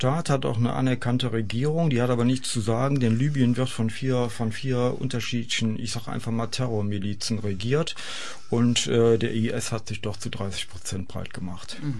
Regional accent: Trendelburg, Hesse, Germany; Ich komme aus Trendelburg und bin gerne hier zu Gast bei euch im Radio.

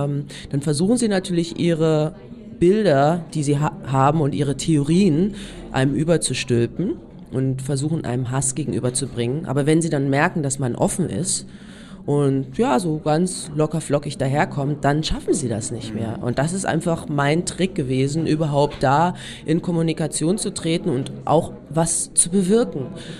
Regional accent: Kassel, Hesse, Germany; now in Berlin, Germany; in Kassel, wo ich herkomme, da habe ich zum Beispiel fast überhaupt gar keinen Rassismus erlebt. Und auch in Berlin, wo ich lebe, ist es so bunt und so Multikulti

